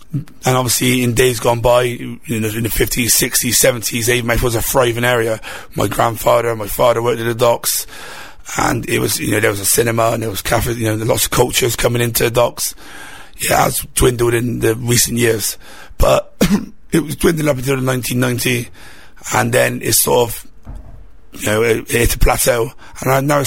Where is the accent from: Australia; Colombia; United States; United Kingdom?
United Kingdom; Lawrence Weston, South West England; I grew up in Lance Weston, spent 28 years of my life there. Went to Lance Weston School, then on to Portway School, Community School. Always worked in Avonmouth